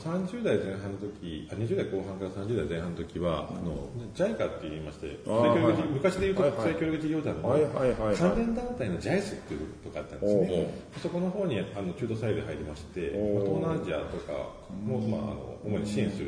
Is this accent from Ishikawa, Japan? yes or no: no; Nagasaki, Japan; moved away as an adult; 私も実は長崎市出身ということがあって、はいはい、長崎出ても30年ぐらい経つんですけども